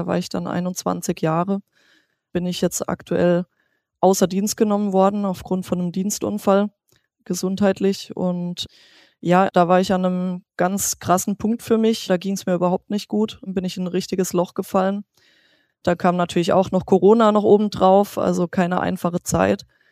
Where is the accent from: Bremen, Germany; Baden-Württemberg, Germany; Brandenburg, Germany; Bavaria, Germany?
Baden-Württemberg, Germany; Freiburg; in Freiburg, also in meiner Heimat